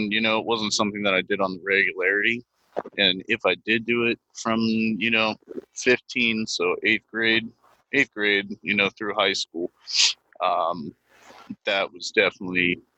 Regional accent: Pennsylvania, United States; I grew up in Pennsylvania. It's a lot of farmers, and, you know, everybody's kind of keeps to themselves for the most part, unless you live in the cities.

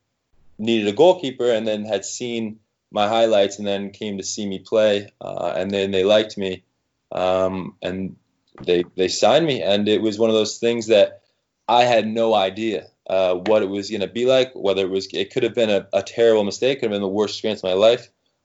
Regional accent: United States; I had to make people at least like question whether I was from America until I opened my mouth and spoke and they heard my accent. They'd be like, okay, now he's American for sure.

